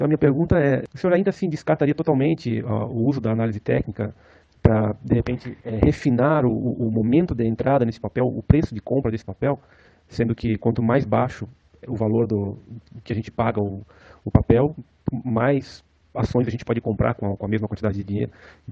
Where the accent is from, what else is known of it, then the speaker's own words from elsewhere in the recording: Blumenau, Santa Catarina, Brazil; moved away as an adult; now in São Paulo, Brazil; que sou de Blumenau, Santa Catarina, mas hoje moro em São Paulo, pois sou aviador, trabalho em companhia aérea.